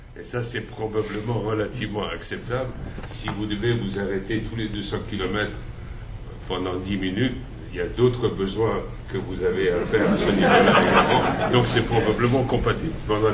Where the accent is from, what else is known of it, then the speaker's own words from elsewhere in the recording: Switzerland; Chez nous, en Suisse, on a des véritables problèmes.